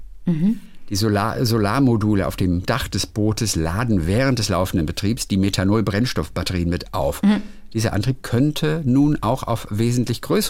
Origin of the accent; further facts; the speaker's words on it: Switzerland; Ich komme aus der Schweiz.